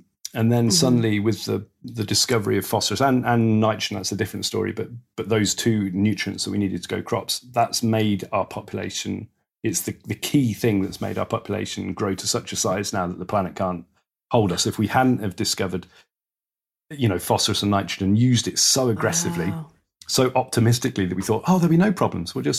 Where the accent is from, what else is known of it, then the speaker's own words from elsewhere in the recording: United Kingdom; Probably British, so I don't offend anyone because I am British, right?